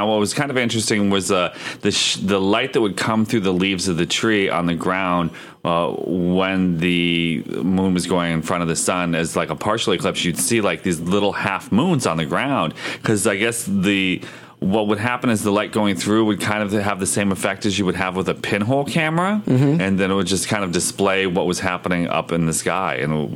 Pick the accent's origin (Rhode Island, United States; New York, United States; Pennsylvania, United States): Pennsylvania, United States; Erie; I can actually go to my hometown of Erie, Pennsylvania.